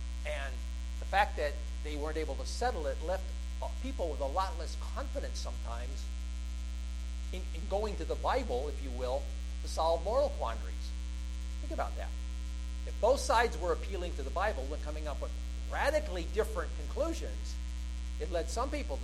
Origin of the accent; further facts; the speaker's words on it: Indiana, United States; also born or lived in Chicago suburbs, United States; Now, I grew up near Chicago. Lived in either northwest Indiana or the far southeast suburbs of Chicago.